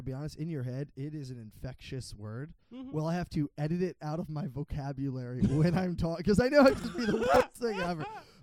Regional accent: Kansas, United States; you to know I grew up in Kansas, so I'm a lot white.

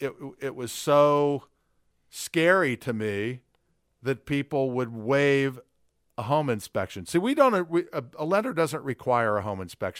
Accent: Indiana, United States; I grew up. I mean, I went to North Central High School. I grew up in Marion County, and like you said, there's a lot of diversity.

